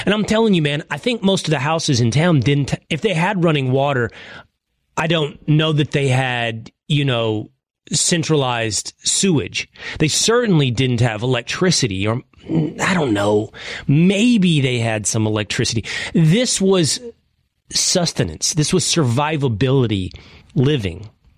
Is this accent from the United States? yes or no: yes; Texas, United States; And I'm from Texas and it's hot.